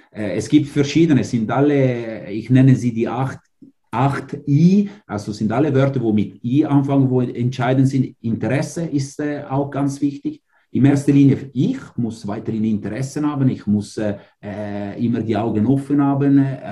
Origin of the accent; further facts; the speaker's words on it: Ticino, Switzerland; German is a second language; ich als nicht Deutsch sprechende oder als einer, wo Deutsch vor 20 Jahren lernen müsste und als Tessiner